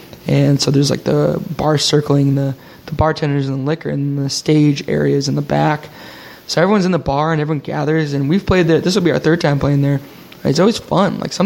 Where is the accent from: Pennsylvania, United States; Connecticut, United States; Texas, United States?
Connecticut, United States; I was born in Connecticut, but I moved around a little bit when I was younger, came back in third grade.